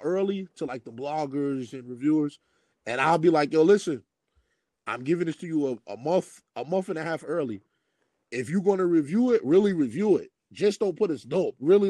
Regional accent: New Jersey, United States; again, I'm from Jersey. I'm from the East Coast. So I would be up here, but a lot of times in the summers, I would go down south to South Carolina.

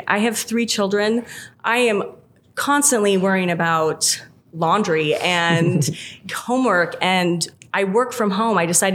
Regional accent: Spokane, Washington, United States; also born or lived in Southern US; I'm actually from Spokane, Washington, okay, but I lived in the South for about 8 years

